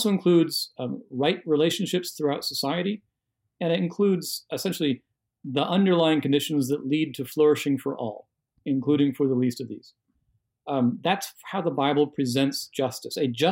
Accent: United States; But also as an American, it's not right to want civil war.

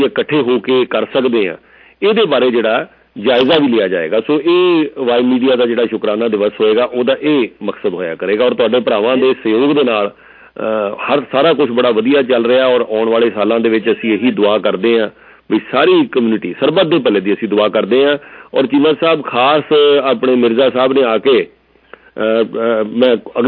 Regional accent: Pakistan; ਅੰਮ੍ਰਿਤਸਰ ਬੈਠੇ ਹਾਂ ਅਸੀਂ ਪਾਕਿਸਤਾਨ ਤੋਂ ਆਏ ਹਾਂ

